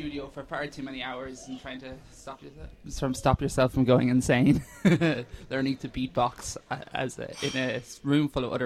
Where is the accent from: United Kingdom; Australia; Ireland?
Ireland; Athlone, Leinster; I grew up in Athlone.